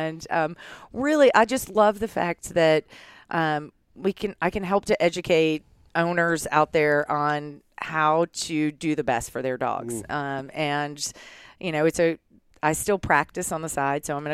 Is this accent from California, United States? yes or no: no; Baton Rouge, Louisiana, United States; also born or lived in Austin, Texas; now in Boulder, United States; We still go back in vacation, but I grew up in Baton Rouge for sure.